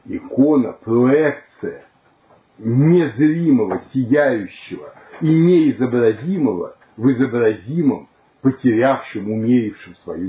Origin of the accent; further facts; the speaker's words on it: China; Russian is a second language; я же в детстве жил в Китае, и очень китайскую культуру знаю не понаслышке.